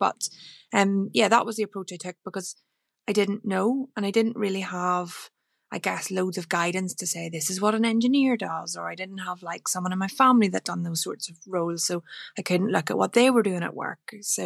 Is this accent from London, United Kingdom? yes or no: no; Northern Ireland, United Kingdom; Home was a very rural part of Fermanagh in Northern Ireland, so very, very different world to F1 in many ways.